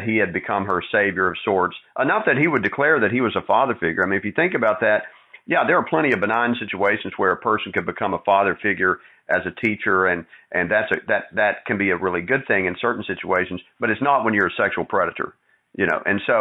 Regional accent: Texas, United States; I just said that as a plug to the state where I grew up. I was born and raised in Texas

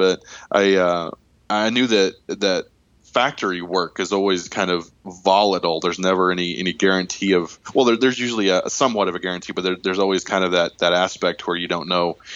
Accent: Springfield, United States; And I was lucky enough to have one right here in Springfield in my hometown, and we're one of the smaller ones in the country.

